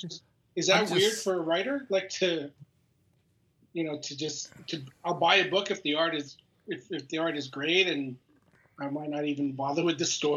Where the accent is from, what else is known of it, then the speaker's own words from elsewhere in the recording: Canada; especially since I'm Canadian and I watch American politics and pay attention to American politics maybe a little too much for my own good